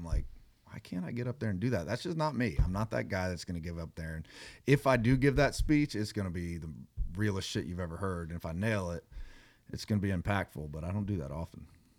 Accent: North Carolina, United States; I'm from North Carolina. I'm not from Texas. I don't know why I'm here.

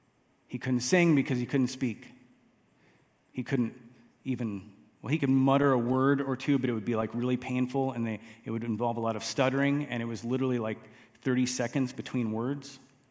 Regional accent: Chicago, Illinois, United States; I grew up outside of Chicago, Illinois. I say it's Illinois because when I went off to college in Ohio, some people thought Chicago was a state. Chicago, Illinois. Went off to college, came back to teach near Chicago in a suburb.

